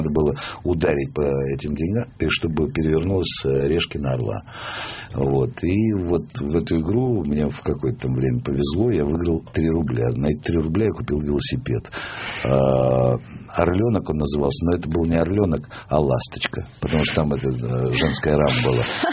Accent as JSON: {"language": "Russian", "country": "Ukraine", "accent": "Ukrainian", "said": "сказали, что я говорю с украинским акцентом."}